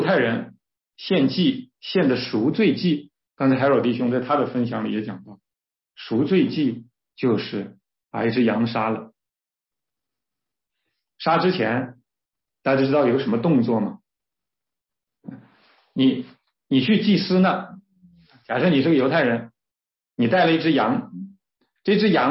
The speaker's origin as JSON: {"language": "Chinese", "country": "China", "said": "但它其实并不是最早的我们中国人认识的这个义啊"}